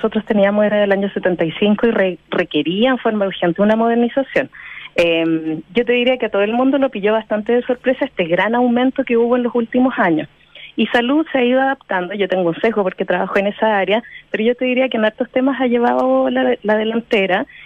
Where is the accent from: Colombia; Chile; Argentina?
Chile; quizás los números que yo debiera tener como chileno local los están ocupando los migrantes.